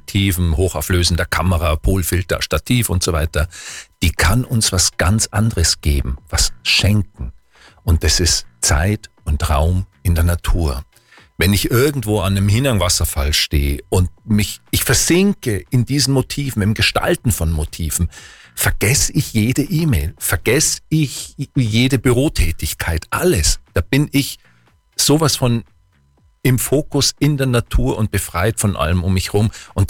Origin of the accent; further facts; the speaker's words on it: Kochel am See, Bavaria, Germany; Es wird in Kochel auch, also meinem Heimatort, im Herbst